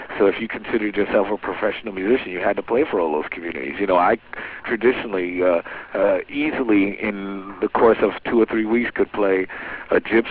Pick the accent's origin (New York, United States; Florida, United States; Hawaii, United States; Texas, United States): New York, United States; New York City; Well, I'm from New York City. I'm from Lower Manhattan.